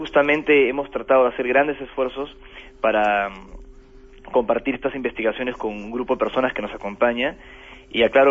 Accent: Peru; No solo allí se encuentra ese misterio, sino también en el Perú, de donde vengo, en los Andes, donde esa sabiduría sigue viva.

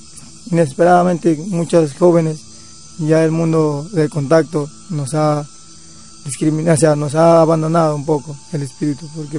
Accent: Ecuador; somos originarios de la selva, del monte, que se llama Huaurani, la nacionalidad. Los primeros asentados venimos de la provincia de Pastaza, Napo y Orellana.

